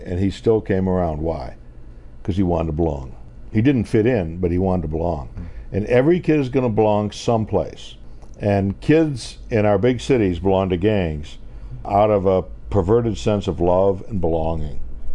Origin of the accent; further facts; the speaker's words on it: New York, United States; When we grew up in New York State, and we used to play sandlot everything, football, hockey in the street, baseball in the summertime